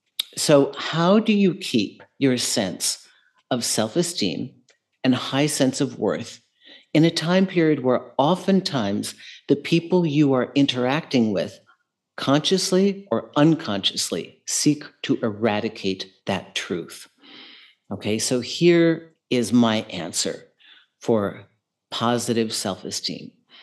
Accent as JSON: {"language": "English", "region": "Minnesota", "country": "United States", "tie": "born or raised there", "said": "I remember when I was growing up in Minnesota, we had horses."}